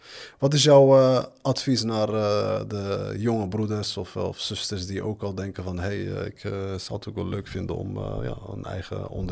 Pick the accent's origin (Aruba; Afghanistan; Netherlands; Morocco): Morocco; Ja, ik vind als Marokkaan zijn dat je er toch wel...